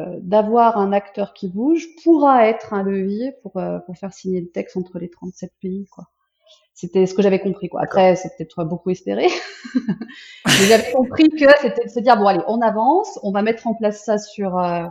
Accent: Netherlands; French is a second language; Je suis de Pays-Bas, je suis une intrus.

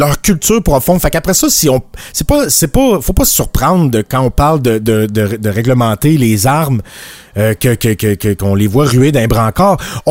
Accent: Quebec, Canada; Juste quand on a grandi là au Québec, les émissions qui venaient de la France ou produites par le Québec, tu sais, ça s'adressait à l'imaginaire, au développement de l'enfant

